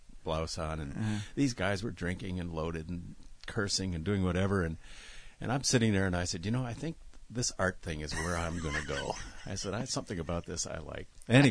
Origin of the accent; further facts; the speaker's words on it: Sheboygan, Wisconsin, United States; born there; I was born in Sheboygan, Wisconsin.